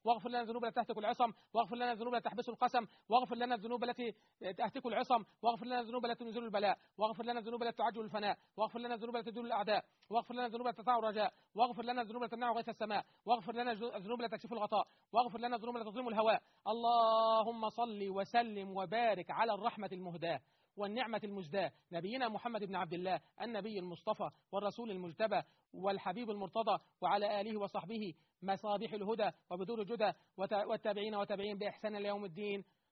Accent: Egypt; بلدنا مصر

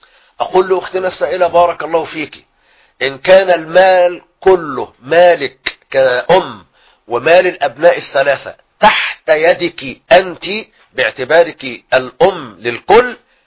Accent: Egypt

